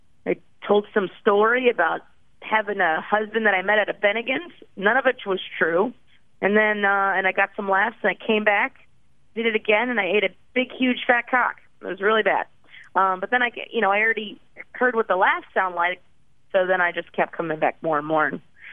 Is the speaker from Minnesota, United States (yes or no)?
no; Orlando, Florida, United States; born there; I was born in Florida, in Orlando